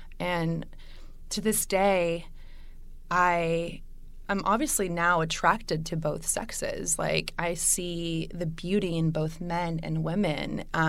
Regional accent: California, United States; I grew up also in California, but in a really, really religious family, Hispanic family.

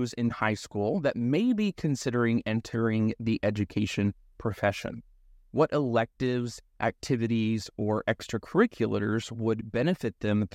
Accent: Texas, United States; I grew up in a small town outside of Houston, Texas.

